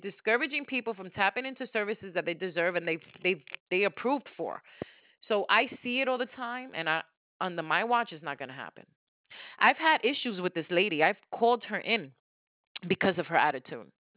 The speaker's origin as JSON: {"language": "English", "region": "New York", "country": "United States", "tie": "born or raised there", "said": "I'm a community person … born and raised in New York. I'm for the people, and we're going to get this."}